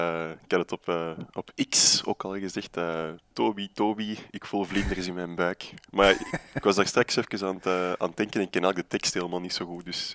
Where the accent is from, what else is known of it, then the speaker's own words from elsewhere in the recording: Borgerhout, Flanders, Belgium; Oorspronkelijk ben ik van Borgerhout. Dus dat is in de buurt al.